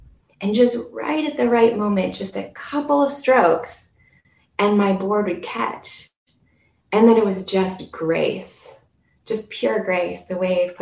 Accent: Ashland, United States; living here in my hometown in Ashland, I live about just a 10-minute walk from my parents.

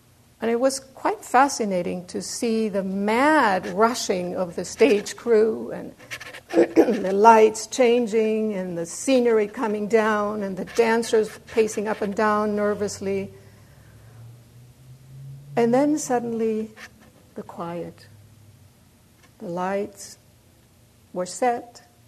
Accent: Mexico; I grew up in Mexico in the ballet world.

